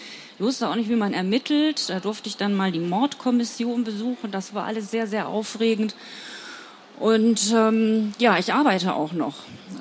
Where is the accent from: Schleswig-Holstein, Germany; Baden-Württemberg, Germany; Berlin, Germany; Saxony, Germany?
Schleswig-Holstein, Germany; Lübeck; denn ich komme auch aus Lübeck.